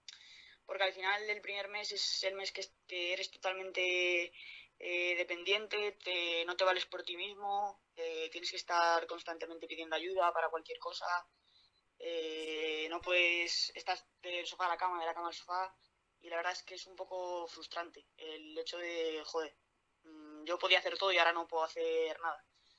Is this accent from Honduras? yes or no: no; Madrid, Community of Madrid, Spain; yo soy de Vallecas y desde pequeña sé lo que es el Rayo y bueno, poder representar el equipo de mi barrio